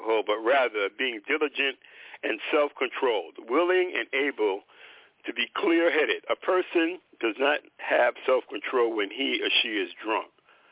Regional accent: New York City, New York, United States; New York City, where I grew up in New York, oh man, come on, they're giving weed away up there.

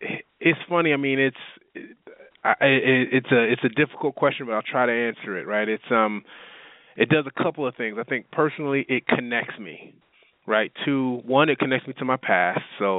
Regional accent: New York, United States; now in Texas, United States; I grew up in New York, right?

